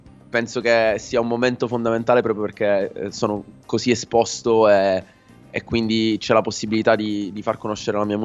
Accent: Palermo, Sicily, Italy; now in London, United Kingdom; vivo a Londra da 11 anni e sono palermitano, e il palermitano già è una fusion di suo.

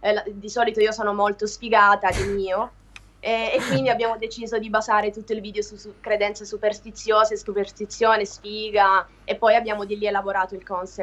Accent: Apulia, Italy; essendo meridionale comunque sono pugliese.

